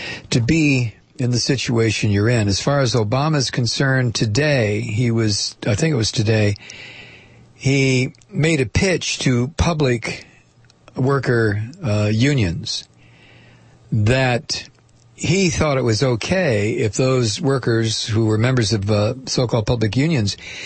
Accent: Toledo, Ohio, United States; I grew up in Toledo, Ohio, and when I lived there all those years ago, it was a good place to grow up in. It was a working class city.

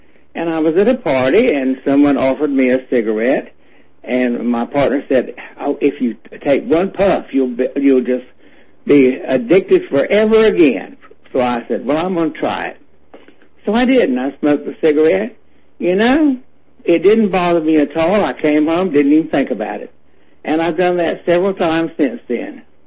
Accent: North Carolina, United States; I grew up in North Carolina, right in the middle of the big tobacco-growing country.

